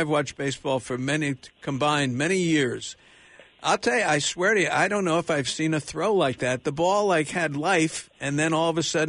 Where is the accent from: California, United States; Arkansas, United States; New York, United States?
New York, United States; Brooklyn; I grew up in Brooklyn, my formative years, you know, New York and Brooklyn and Giants, Yankees.